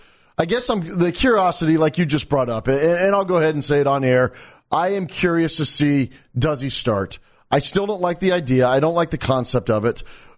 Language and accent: English; Arizona, United States; Growing up in Arizona.